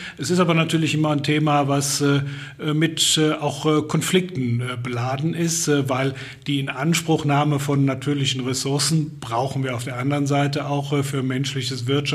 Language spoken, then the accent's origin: German; Eifel, Germany; Ich bin am Rand der Eifel aufgewachsen